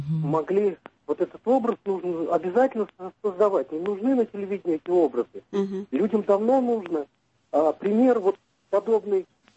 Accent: Samara, Samara Oblast, Russia; Здравствуйте … из Самары.

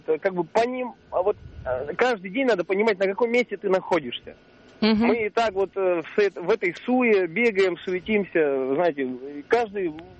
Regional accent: Perm, Perm Krai, Russia; я из Перми.

